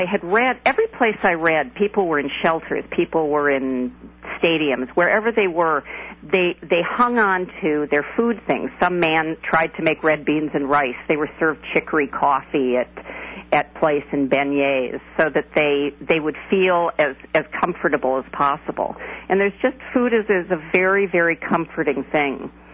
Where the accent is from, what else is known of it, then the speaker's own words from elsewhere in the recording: Minneapolis, Minnesota, United States; When I grew up in Minneapolis, and the gas company, which was quaintly called Minigasco, used to send recipes with the bill.